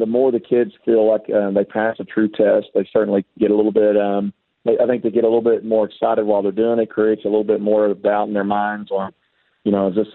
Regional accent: Eustis, United States; He grew up in Athens, and I grew up in Eustis. So they were like they were the big town 10 minutes away

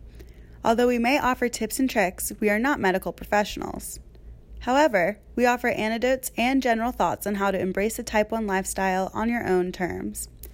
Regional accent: Florida, United States; I went to school in Boston, and I'm originally from Florida.

